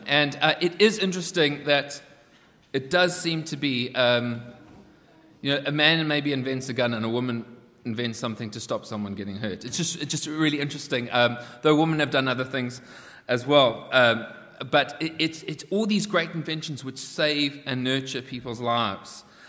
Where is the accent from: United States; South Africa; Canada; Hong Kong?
South Africa; I was growing up in South Africa.